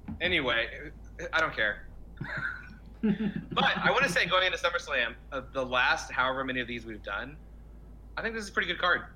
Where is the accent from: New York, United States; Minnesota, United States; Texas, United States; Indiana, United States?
Indiana, United States; Evansville; That was in Evansville, by the way, when that happened. Mm. In my hometown.